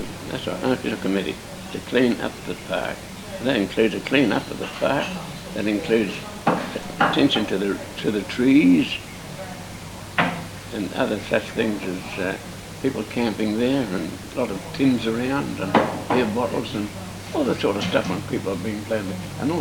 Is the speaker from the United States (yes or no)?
no; Estonia; moved away; I remember in 1944, we came from Estonia